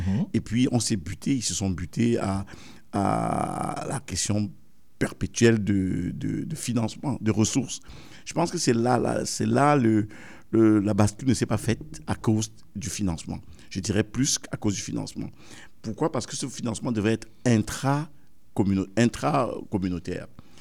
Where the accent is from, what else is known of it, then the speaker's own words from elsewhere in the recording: Cameroon; Et on veut, en tant que Camerounais, commencer quelque part.